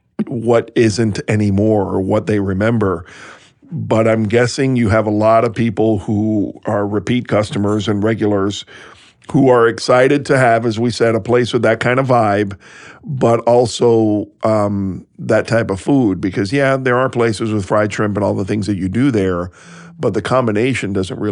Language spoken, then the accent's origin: English; Miami, Florida, United States; I mean, you know, I grew up in Miami. I grew up with that vibe, and you don't get that anywhere in Savannah.